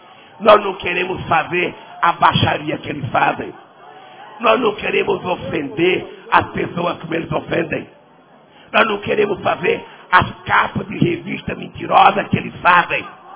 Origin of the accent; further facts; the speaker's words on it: Northeast Region, Brazil; eu sou nordestino com muito orgulho.